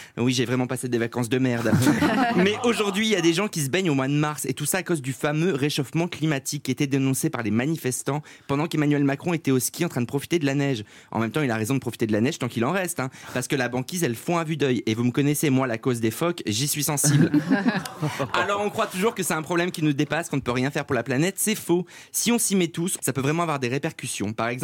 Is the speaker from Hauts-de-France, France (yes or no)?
yes; Hauts-de-France, France; moi je viens du Nord, donc la Côte d'Opale, j'y ai passé tous mes étés.